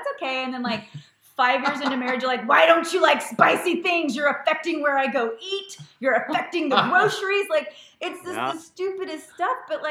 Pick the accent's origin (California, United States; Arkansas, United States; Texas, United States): Texas, United States; Dallas; And then I grew up in Dallas, which is like the belt buckle of the Bible Belt.